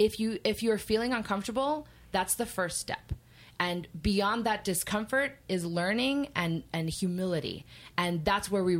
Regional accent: Puerto Rico; So I am a very, very pale Latina. I was raised in Puerto Rico

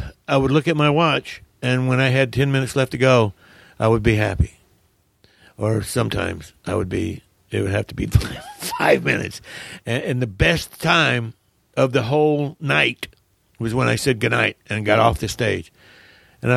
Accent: the South, United States; I grew up in the South. When a cop gives you a warning like that, you take it.

